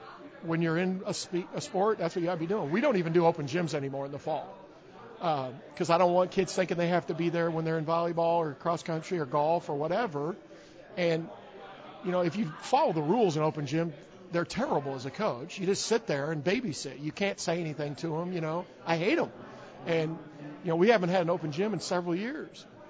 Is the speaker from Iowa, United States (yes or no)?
yes; Iowa, United States; Now, I grew up in Iowa, you know